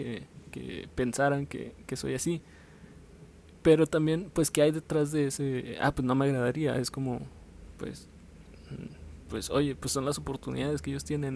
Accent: Monterrey, Nuevo León, Mexico; que en Monterrey no somos así, en Monterrey

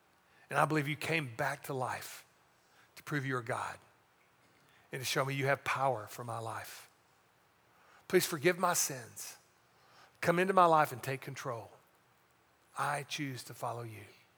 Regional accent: Orange, Texas, United States; when I was a child growing up in Orange, Texas.

